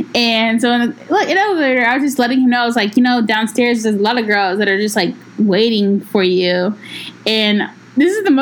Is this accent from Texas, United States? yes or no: yes; Dallas, Texas, United States; So I went home because I'm from Dallas.